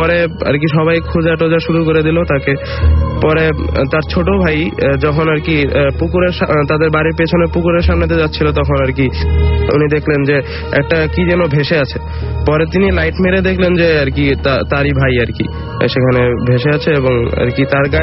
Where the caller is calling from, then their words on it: Mohammadpur, Dhaka Division, Bangladesh; মোহাম্মদপুর থেকে।